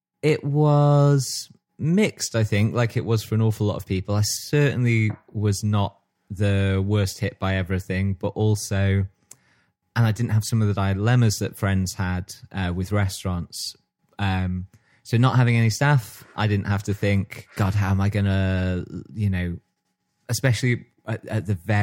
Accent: Stockport, North West England, United Kingdom; But growing up in Stockport

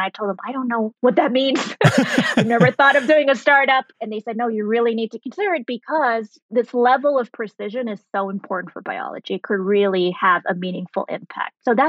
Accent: Germany; also born or lived in Saudi Arabia / Sri Lanka; So I was born in Saudi Arabia. I grew up in Germany. Went to high school in Sri Lanka

